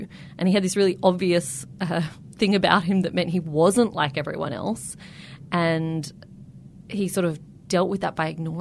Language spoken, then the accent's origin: English; Canberra, Australian Capital Territory, Australia; I grew up in Canberra. I grew up very distinctly middle class, child of a teacher and a public servant. Didn't really know that there was anything outside of Canberra.